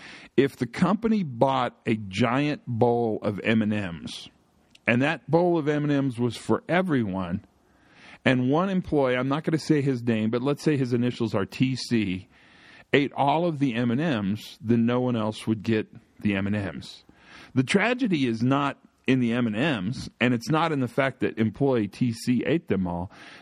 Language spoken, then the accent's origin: English; Kansas, United States; I'm using cattle examples because I'm from Western Kansas. It's comfortable to me.